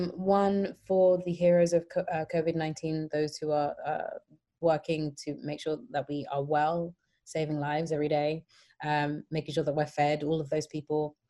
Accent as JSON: {"language": "English", "country": "United Kingdom", "said": "it's a great honor to be included in that as a British woman"}